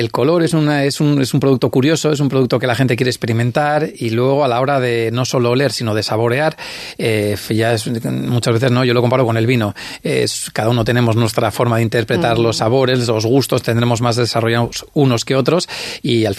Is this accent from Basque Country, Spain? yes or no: yes; Basque Country, Spain; nosotros que somos de aquí, de Mendar o de San Sebastián